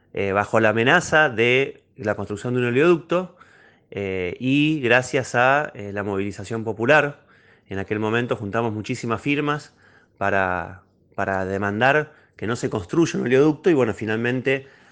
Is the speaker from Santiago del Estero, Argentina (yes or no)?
no; Las Grutas, Río Negro, Argentina; soy de Las Grutas, Río Negro